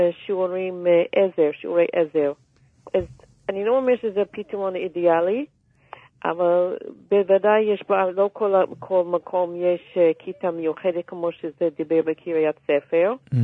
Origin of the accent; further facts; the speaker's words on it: United States; גדלתי בארצות הברית, אז יכולו להורים לשלוח אותי לבית ספר מיוחד לעברים, ולא רצו לעשות את זה, אז גדלתי בבית ספר ציבורי.